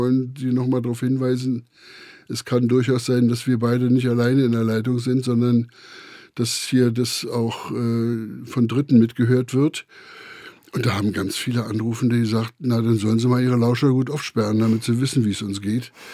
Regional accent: Berlin, Germany; ich als Berliner würde, sag's mal so im Berliner Jargon, das Herz auf dem rechten Fleck haben

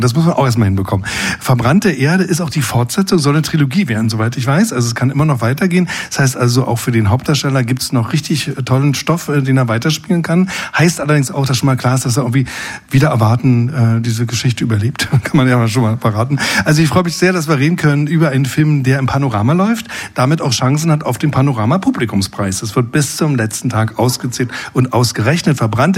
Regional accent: Berlin, Germany; Wir sind beide echte Berliner.

